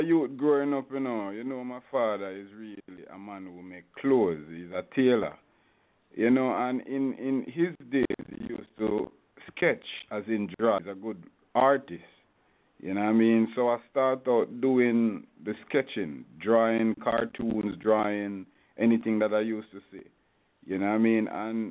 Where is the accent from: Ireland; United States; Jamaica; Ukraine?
Jamaica; Saint Thomas Parish; St. Thomas, Jamaica, to be exact. Jamaica.